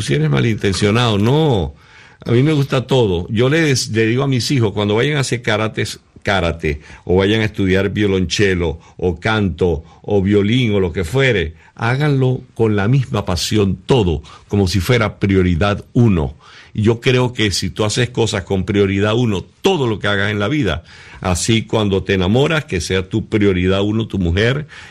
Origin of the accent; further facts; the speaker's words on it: Calabozo, Guárico, Venezuela; Es un pueblo del llano venezolano, en el centro del país, en el mero corazón del centro de Venezuela. Ahí está ese pueblo llanero, que alguna vez fue capital de esa provincia que se llama Guárico.